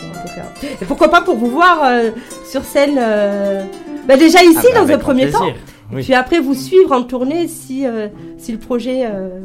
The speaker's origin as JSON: {"language": "French", "country": "Algeria", "said": "Alors moi, c'est l'Algérie parce que je suis originaire d'Algérie"}